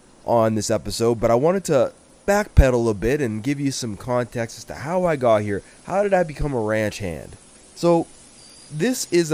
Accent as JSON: {"language": "English", "region": "Alberta", "country": "Canada", "said": "where are you from? I go, I'm from Canada. And people ask me, like, what about, you know, what do I like to do, what I am? I just end up listing off Alberta shit, right?"}